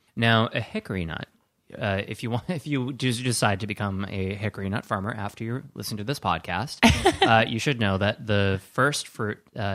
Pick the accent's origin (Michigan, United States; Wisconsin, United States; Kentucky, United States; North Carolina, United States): Wisconsin, United States; So I grew up in Wisconsin.